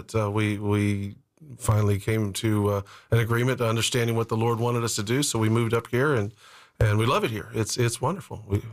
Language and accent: English; Anderson, Indiana, United States; born there; I was born in Anderson, Indiana.